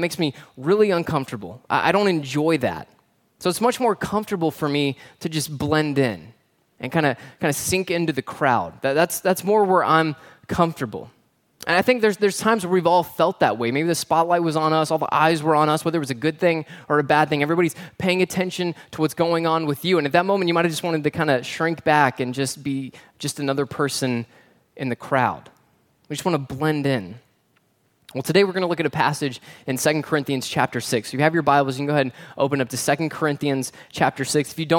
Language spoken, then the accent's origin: English; Fort Lauderdale, Florida, United States; But I'm from South Florida, where it's, like, all city. So I'm from outside of a town called Fort Lauderdale. So it's near the beach.